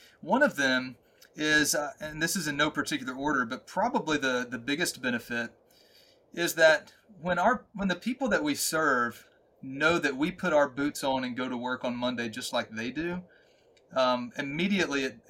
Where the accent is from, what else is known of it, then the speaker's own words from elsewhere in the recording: Mississippi, United States; now in North Carolina, United States; I'm from North Mississippi, and I live in sort of East Central North Carolina.